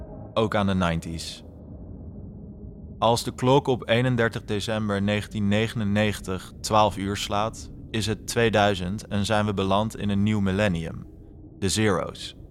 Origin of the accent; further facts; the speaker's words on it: Rokanje, South Holland, Netherlands; Als ik terugdenk aan mijn jeugd in Rokanje, dan stap ik in een warm bad.